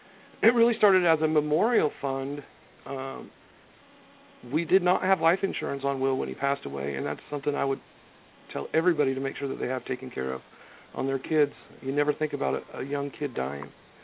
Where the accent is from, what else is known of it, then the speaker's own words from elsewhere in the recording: Oregon, United States; I grew up in Oregon.